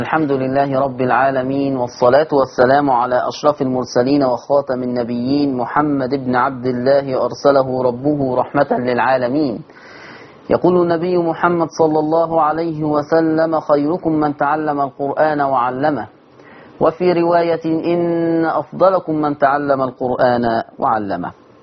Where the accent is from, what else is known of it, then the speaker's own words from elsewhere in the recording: Egypt; بلغتنا كده كمصريين